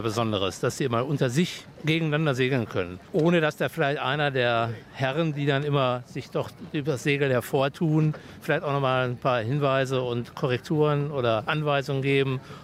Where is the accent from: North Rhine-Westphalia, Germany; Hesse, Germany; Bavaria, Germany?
North Rhine-Westphalia, Germany; Wir kommen aus dem Ruhrgebiet.